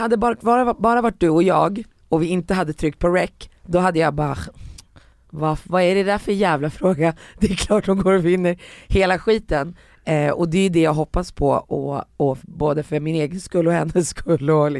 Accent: Sweden; jag är född och uppväxt i Sverige med två föräldrar, med båda mina föräldrar i Marocko. Norra och södra. Sen så är jag ju uppvuxen bara med min mamma i många år.

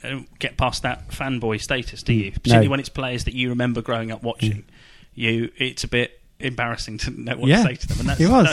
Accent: United Kingdom; Yeah, I've never got that intimate with summarisers. You know, we're British men.

